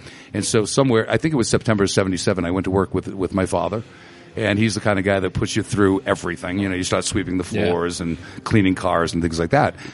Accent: Rhode Island, United States; Because we are from Rhode Island.

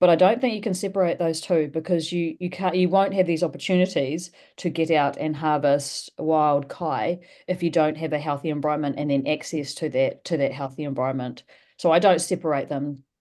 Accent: New Plymouth, Taranaki, New Zealand; also born or lived in Northland; I was born up in Northland, and half my family's up in Northland and half my family's in New Plymouth. And I moved to New Plymouth when I was quite young, probably about 4 or 5 years of age.

